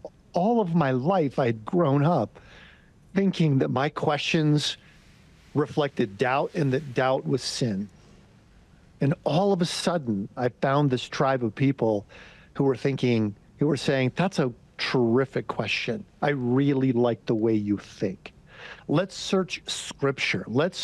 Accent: Detroit, Michigan, United States; Well, I grew up in Detroit, Michigan. When I was a tiny kid, the city fell into riots.

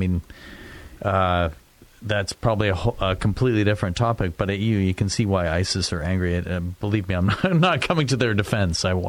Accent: Mississauga, Ontario, Canada; And it was made in Lakeview, which is where I grew up in Mississauga.

